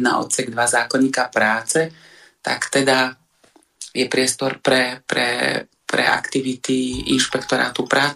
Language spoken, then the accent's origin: Slovak; eastern Slovakia, Slovakia; now in Bratislava, Slovakia; ja pochádzam z východného Slovenska a žijem pri Bratislave 20 rokov, viac ako 20 rokov